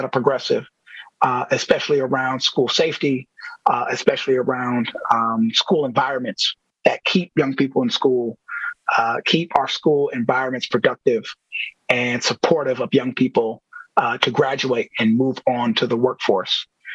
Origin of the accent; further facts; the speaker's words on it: Milwaukee, Wisconsin, United States; I grew up in the Sherman Park neighborhood.